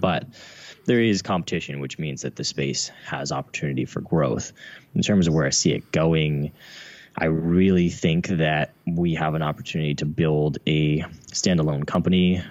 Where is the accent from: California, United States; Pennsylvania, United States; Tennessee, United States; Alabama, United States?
California, United States; Yeah, so I am from the Central Valley in California, which is not the California you think of. It's basically like the Midwest. Yeah. It's farm country. I grew up on what used to be an almond orchard